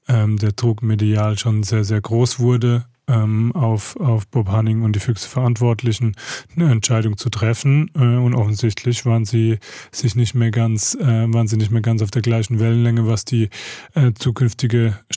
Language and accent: German; Mannheim, Baden-Württemberg, Germany; Ich bin in Mannheim geboren, dort aufgewachsen und habe mein ganzes Leben dort verbracht